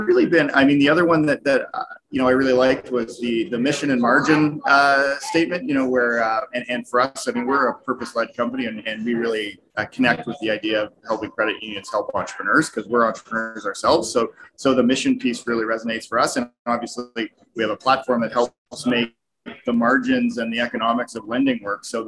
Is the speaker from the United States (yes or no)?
no; Canada; we're from Canada.